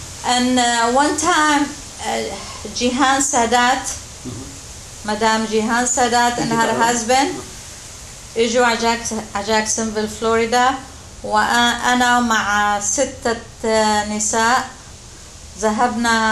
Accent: Syria; moved away as an adult; أنا أحب بلدي سوريا. مع اني صار لي 46 سنه هون وهنيك ما ربيت غير 20

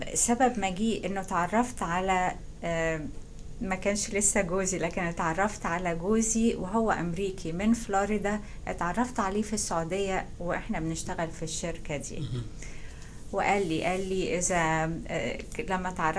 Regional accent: Cairo, Cairo Governorate, Egypt; moved away as an adult; now in United States; أنا تولدت 1954 في القاهرة. درست في كل الدراسة ابتدائي اعدادي ثانوي المدرسة في القاهرة وبعدين اتخرجت ودرست في جامعة عين شمس كلية الطب.

